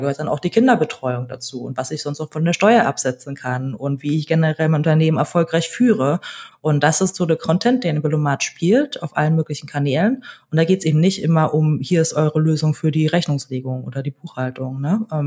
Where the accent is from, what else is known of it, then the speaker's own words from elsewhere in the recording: Berlin, Germany; Ich wurde in Berlin geboren, bin vor allen Dingen als Kind einer alleinerziehenden Mutter groß geworden.